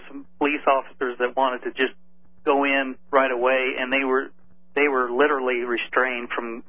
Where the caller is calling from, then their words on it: Colorado, United States; I'm calling from Northeast Colorado.